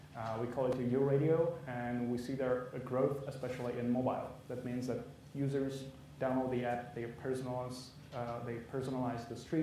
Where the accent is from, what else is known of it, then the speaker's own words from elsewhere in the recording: Czechia; Well, I'm coming from Czech Republic